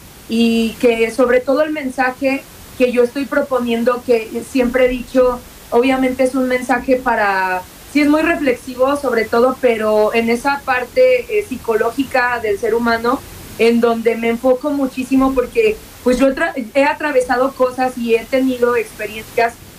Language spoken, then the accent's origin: Spanish; Mexico; yo soy mexicana, amo mi país, amo nuestra gente.